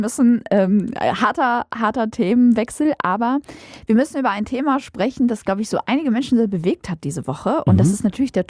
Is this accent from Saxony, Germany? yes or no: no; Cologne, North Rhine-Westphalia, Germany; Und ich komme aus Köln